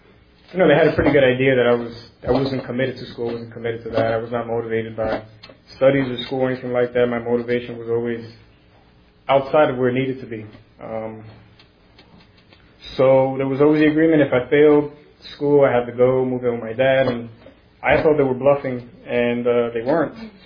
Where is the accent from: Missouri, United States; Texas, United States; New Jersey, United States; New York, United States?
New Jersey, United States; I was born and raised here in Jersey, 30 years. Grew up mostly with my brother and my mother. My parents are Puerto Rican. They came over here.